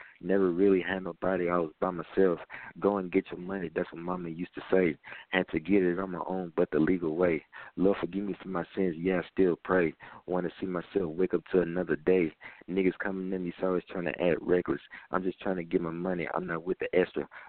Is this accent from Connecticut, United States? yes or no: no; Gulfport, Mississippi, United States; I'm from Gulfport, Mississippi.